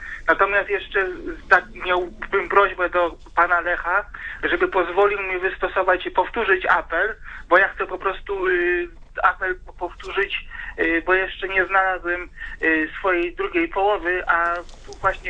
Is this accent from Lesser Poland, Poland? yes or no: no; Opole, Opole Voivodeship, Poland; z Opola, mam 37 lat.